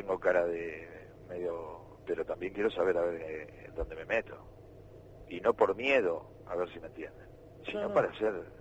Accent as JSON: {"language": "Spanish", "town": "Alvarado", "region": "Buenos Aires", "country": "Argentina", "tie": "born or raised there", "said": "yo soy de Alvarado toda la vida."}